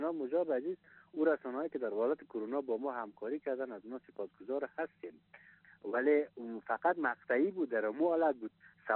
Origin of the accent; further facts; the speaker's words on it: Afghanistan; به عنوان یک افغان، به عنوان یک شهروند و به عنوان یک معلم از رسانه های ما گله داریم